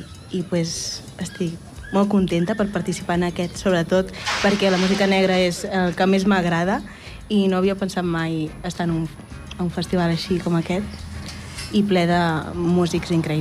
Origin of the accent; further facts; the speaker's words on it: Castelló d'Empúries, Catalonia, Spain; jo vinc de Castell d'Empúries, un poble de l'Empordà